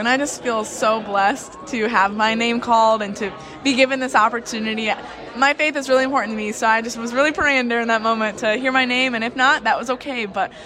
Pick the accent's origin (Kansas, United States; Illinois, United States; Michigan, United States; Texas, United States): Michigan, United States; Corunna; Yeah, so I grew up in a small town called Corunna, Michigan. And back home in Michigan, I grew up raising and showing horses with my sister and my mom.